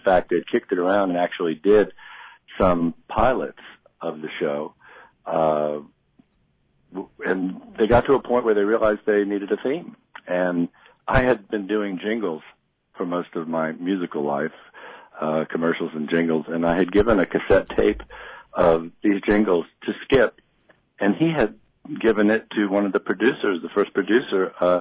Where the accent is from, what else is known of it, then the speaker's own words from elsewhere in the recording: Virginia Beach, Virginia, United States; now in Asheville, United States; I'm from Virginia Beach, Virginia, from the Hampton Roads area, but I've been living in Asheville, not Nashville, but Asheville, North Carolina, for about the past 5 to 6 years now.